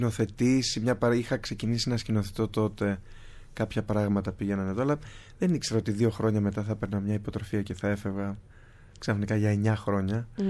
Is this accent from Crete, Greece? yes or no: no; Georgianoi, Central Macedonia, Greece; also born or lived in Veria; Στους Γεωργιανούς. Μισό χρόνο μέναμε στη Βέρεια, μισό χρόνο στους Γεωργιανούς.